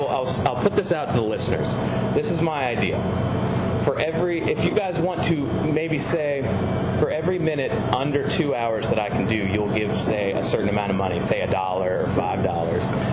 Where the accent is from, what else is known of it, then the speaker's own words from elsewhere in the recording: Virginia, United States; And she never, because I'm actually from Northern Virginia.